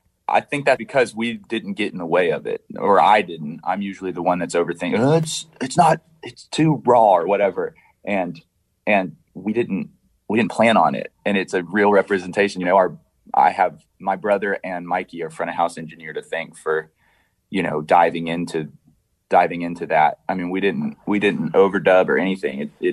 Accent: Franklin, Tennessee, United States; we ended up premiering in Franklin, my hometown, Franklin, Tennessee, on a huge drive-in screen.

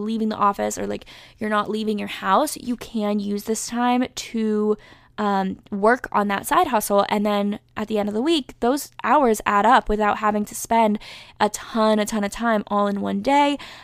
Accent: North Carolina, United States; My home state, which is North Carolina, has reopened already.

